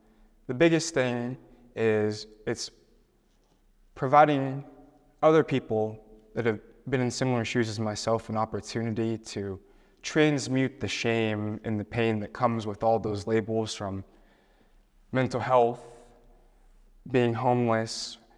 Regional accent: Youngstown, Ohio, United States; I started working at an agency in my hometown of Youngstown, Ohio.

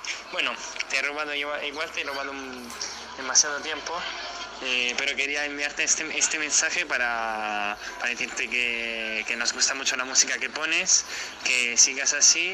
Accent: Italy; Spanish is a second language; Yo soy italiano, este año no vamos al Mundial y va a ser muy duro

